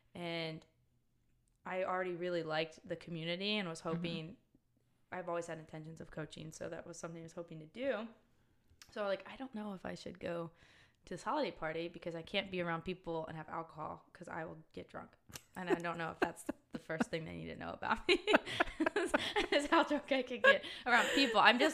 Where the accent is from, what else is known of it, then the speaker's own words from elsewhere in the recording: New Jersey, United States; well, I'm from New Jersey and we'll dress up very in short outfits no matter what the weather is.